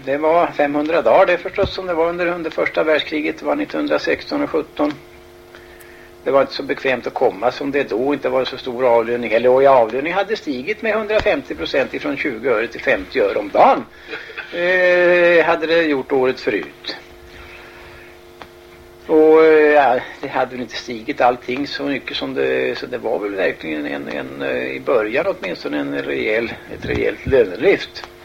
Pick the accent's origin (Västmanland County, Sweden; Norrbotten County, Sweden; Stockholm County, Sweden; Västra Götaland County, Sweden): Västra Götaland County, Sweden; Lysekil; born there; Nej, jag är född utanför Lysekil. För lite över 70 år sedan. Mina föräldrar var västgötar.